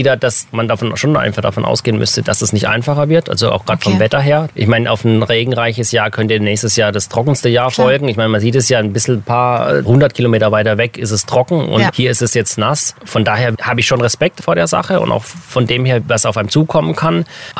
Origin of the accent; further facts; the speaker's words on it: Freiburg, Baden-Württemberg, Germany; also wir kommen aus Freiburg hier an Kaiserstuhl.